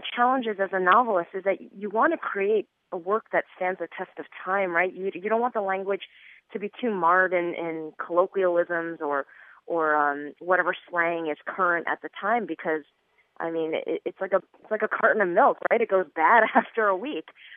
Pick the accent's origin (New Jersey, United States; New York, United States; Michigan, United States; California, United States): New York, United States; I mean, I was born and raised in New York, in America, and I guess I have claims to an American identity as much as any other American.